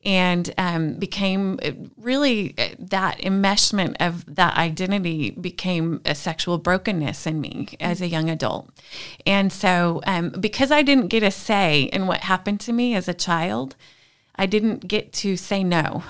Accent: Edmond, Oklahoma, United States; Well, I'm from Edmond, Oklahoma, so a little suburb outside of Oklahoma City. And I grew up in the church, had a dad that was a deacon, mom that was in the choir

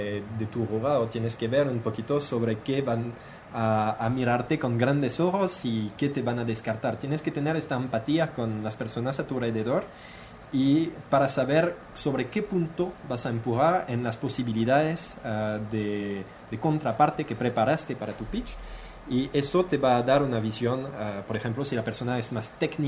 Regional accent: France; Spanish is a second language; moved away as an adult; now in Guatemala; Yo, bueno, como francés que llegué a Guatemala 3 meses después de llegar, no hablaba mucho español

